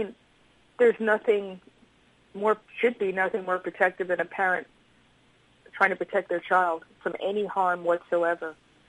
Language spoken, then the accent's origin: English; New York, United States; I'm a New Yorker. I would not sit here for that.